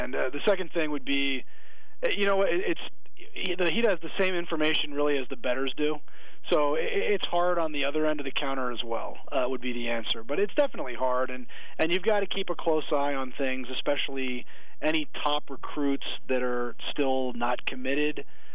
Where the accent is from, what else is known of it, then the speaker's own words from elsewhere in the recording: East Coast, United States; I mean, I'm from the East Coast, and I believe it or not, I know a few guys back home that gamble on sports.